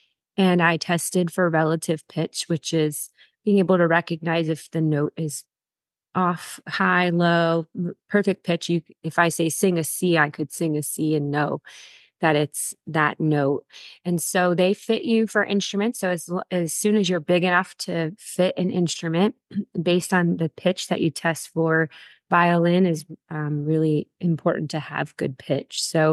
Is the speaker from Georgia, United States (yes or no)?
no; Levittown, Pennsylvania, United States; also born or lived in Scranton; So I was born in Scranton. A lot of people know Scranton on the map from The Office, the show. But my parents were born in this area, and we moved just outside of Philadelphia in Westchester area, Levittown.